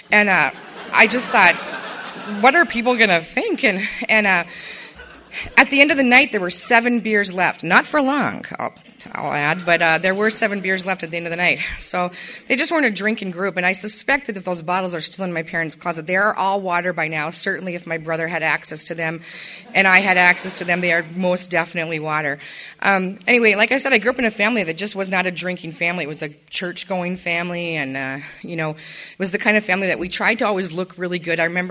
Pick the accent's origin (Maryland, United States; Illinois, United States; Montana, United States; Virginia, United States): Montana, United States; Great Falls; I grew up in Great Falls, Montana, which is a great place to grow up if you want to drink and gamble.